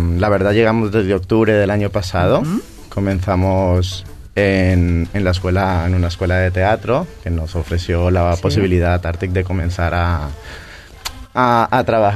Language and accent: Spanish; Colombia; vengo de Colombia